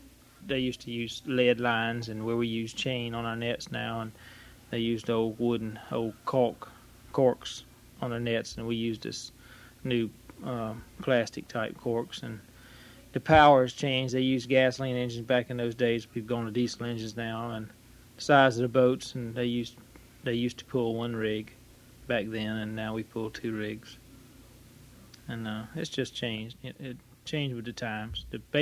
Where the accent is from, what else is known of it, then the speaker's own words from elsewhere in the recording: Fernandina Beach, Florida, United States; born there; I was born in Fernandina Beach, January 12, 1949.